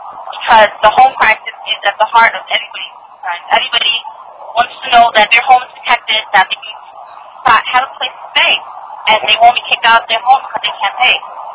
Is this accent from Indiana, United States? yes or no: no; Westbury, New York, United States; I'm a conquest from Westbury, Long Island.